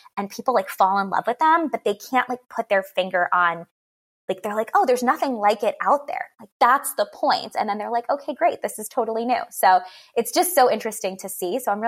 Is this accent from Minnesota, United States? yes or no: no; New York, United States; I grew up in New York and we had this restaurant, chain restaurant called Friendly's.